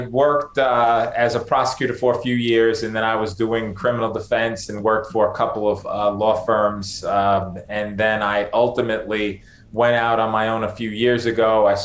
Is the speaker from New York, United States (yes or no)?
yes; Bronx, New York, United States; I was born and raised in the Bronx.